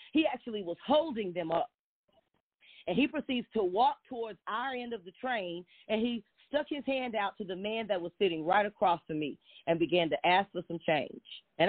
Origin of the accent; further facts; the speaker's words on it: Texas, United States; I'm from Texas, you know, so I'm friendly, you know, and I already knew when I get to New York, kid, don't you bring that friendly Texas stuff down here.